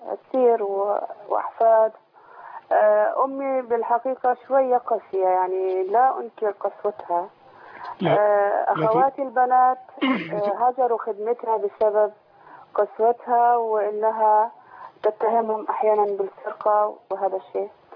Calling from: United Arab Emirates; من الامارات.

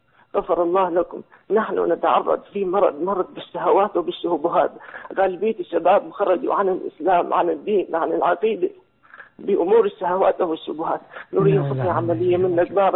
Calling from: Syria; أنا حكيك من سوريا،

